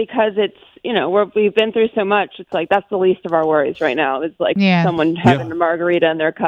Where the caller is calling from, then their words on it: Brooklyn, New York, United States; I'm calling from Brooklyn.